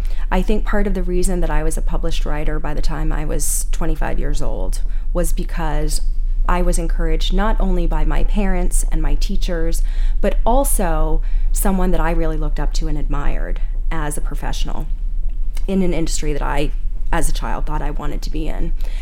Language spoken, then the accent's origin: English; Cape Elizabeth, Maine, United States; a classmate of mine from growing up in Cape Elizabeth.